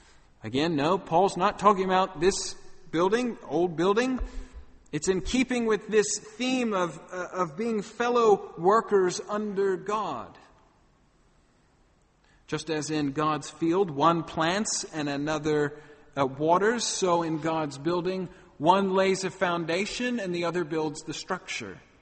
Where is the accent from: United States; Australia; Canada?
Australia; I'm Australian too. I had to vote too.